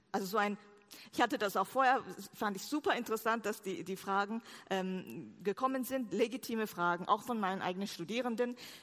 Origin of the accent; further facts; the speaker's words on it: South Korea; German is a second language; now in Germany; Ich bin nämlich 1994 aus Korea nach Tübingen gekommen